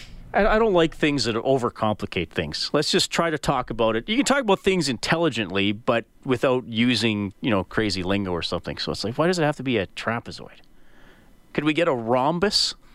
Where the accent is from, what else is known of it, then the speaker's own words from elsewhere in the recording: Evansburg, Alberta, Canada; now in Edmonton, Canada; when I was a kid growing up in Evansburg, we did not get Monday Night Football.